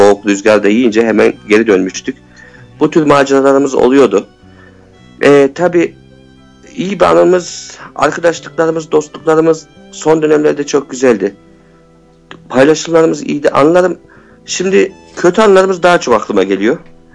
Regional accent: Ankara, Turkey; bir Ankaralı olarak hissettiğim için evet

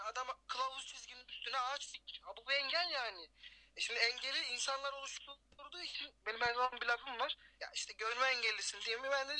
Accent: Konya, Turkey; now in Samsun, Turkey; Konya'da doğduk. Evet. Orada büyüdük, Samsun'a geldik filan işte.

